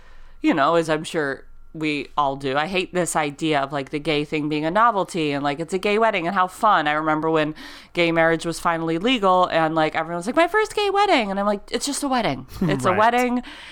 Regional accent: Detroit, Michigan, United States; I grew up in Detroit, and I remember Canada was a thing, too.

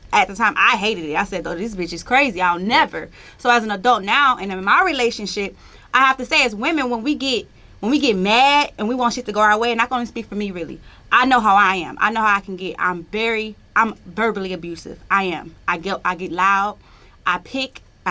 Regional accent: Flint, Michigan, United States; When I'm from Flint, Michigan.

